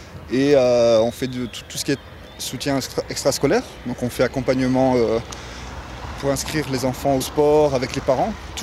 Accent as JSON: {"language": "French", "town": "Nice", "region": "Provence-Alpes-Côte d'Azur", "country": "France", "said": "Moi, je viens de Nice."}